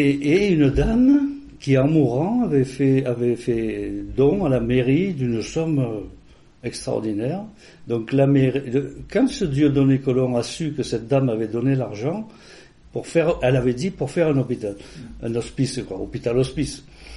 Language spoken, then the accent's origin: French; Banon, Provence-Alpes-Côte d'Azur, France; born there; je suis né à Bannon en 1955. Et comment dire, je suis né donc dans une famille de gens modestes, quoi, c'était des paysans.